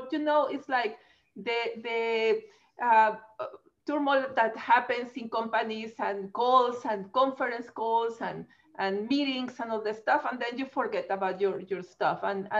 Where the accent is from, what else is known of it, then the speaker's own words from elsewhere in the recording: Mexico; English is a second language; since I am originally from Mexico, as you can see in my accent, right? So I am from Mexico.